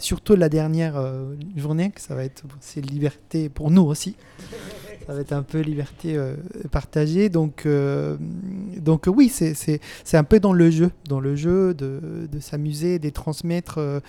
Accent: Chile; En vrai, moi, je viens de Chili, comme Johanna l'a dit.

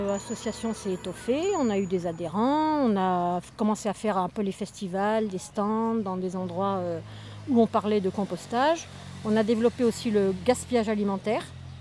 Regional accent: Auvergne-Rhône-Alpes, France; Je venais de l'Isère, où il y avait la Frapna, qui avait déjà un peu le même réseau. Donc quand je suis arrivée dans la Drôme

